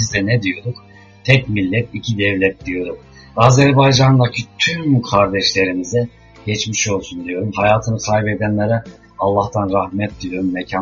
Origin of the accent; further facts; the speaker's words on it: Trabzon, Turkey; born there; Tabii ki nerede doğmuşum, Trabzon'da aklıma gelen.